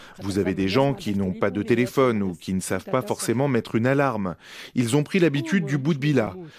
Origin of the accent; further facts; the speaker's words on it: Northern Tunisia, Tunisia; Moi, je suis originaire du nord de la Tunisie, d'un petit village.